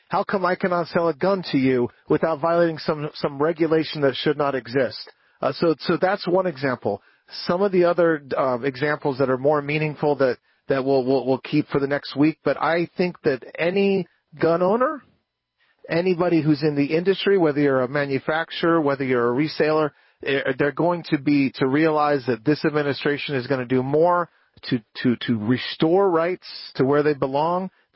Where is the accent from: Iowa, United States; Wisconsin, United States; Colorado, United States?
Colorado, United States; also born or lived in New York; So I'm from Colorado originally. I lived in New York for a long time.